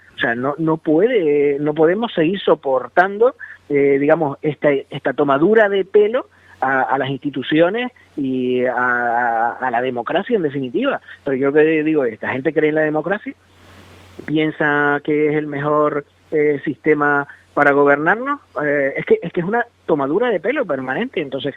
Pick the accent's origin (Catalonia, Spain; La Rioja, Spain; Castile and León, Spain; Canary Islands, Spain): Canary Islands, Spain; ya es que yo como canario, digamos, mi sentimiento es que me están tomando el pelo.